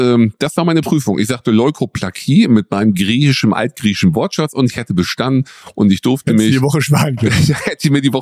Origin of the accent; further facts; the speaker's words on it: North Rhine-Westphalia, Germany; Ja, die Ruhr, die fließt bei uns im Ruhrgebiet.